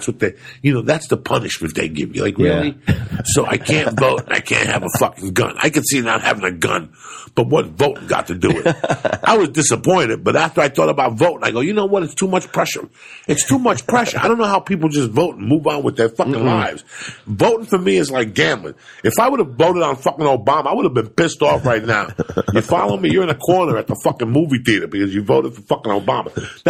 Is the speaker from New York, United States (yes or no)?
yes; New York City, New York, United States; I grew up in New York City